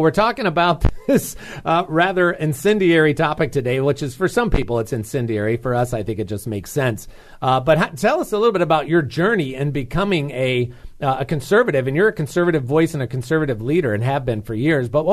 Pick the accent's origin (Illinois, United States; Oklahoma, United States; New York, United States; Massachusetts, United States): Illinois, United States; I mean, I grew up in the Midwest for the most part and around Chicago.